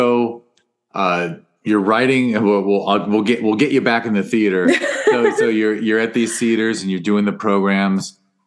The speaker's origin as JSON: {"language": "English", "town": "Studio City", "region": "California", "country": "United States", "tie": "born or raised there", "said": "I grew up in Studio City, so I lived near the Tree People place my whole life."}